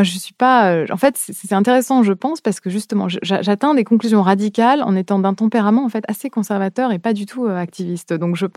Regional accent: France; Surtout en tant que Française, c'est vraiment, je trouve ça difficile.

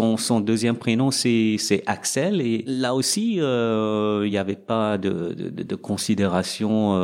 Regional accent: Trinidad & Tobago; first language English; French is a second language; moved away as an adult; now in France; Et donc j'ai grandi à Trinidad et à l'âge de 22 ans, et je suis venu en France pour des études et j'y suis resté. À Trinidad, on parle anglais.

